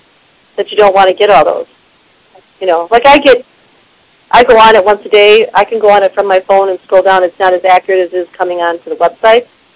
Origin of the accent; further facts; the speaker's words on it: Portage, United States; I'm from Portage, and I'm logged in.